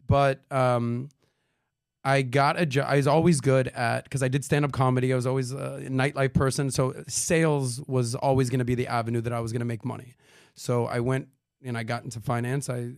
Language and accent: English; Miami, Florida, United States; Sure. Well, I'm born and raised in Miami. I'm a former jack of all trades, Miami party boy comedian who in his early 20s just didn't know what the hell was going on.